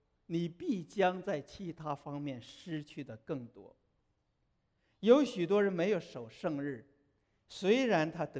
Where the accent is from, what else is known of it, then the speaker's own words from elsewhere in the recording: China; 我们从大陆来都知道的